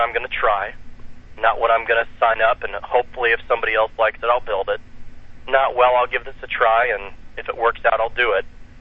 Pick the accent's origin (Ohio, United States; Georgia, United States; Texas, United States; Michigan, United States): Michigan, United States; Grand Rapids; I'm from Grand Rapids, which is the home of the Big